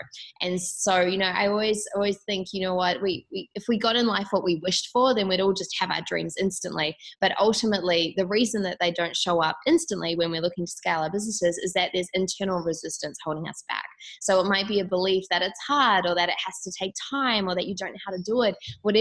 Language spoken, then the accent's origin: English; Auckland, New Zealand; I grew up in Auckland, New Zealand originally